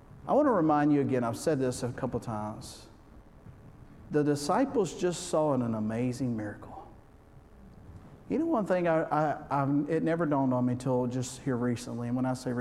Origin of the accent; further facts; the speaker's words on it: Florida, United States; I am from Florida, Northwest Florida, or L.A., as most of us call it there, Laura, Alabama.